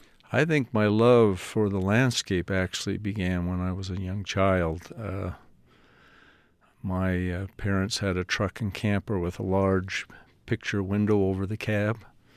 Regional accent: Clearfield, Utah, United States; And I grew up in Clearfield, Utah, which mm-hmm. at the time was a very small town.

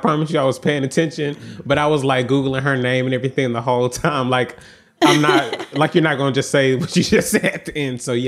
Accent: United Kingdom; Growing up in Yoruba, in the UK

